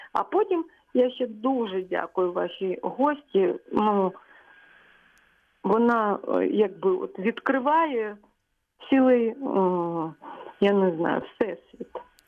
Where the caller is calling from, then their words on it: Poltava, Poltava Oblast, Ukraine; я вам телефоную з Полтави.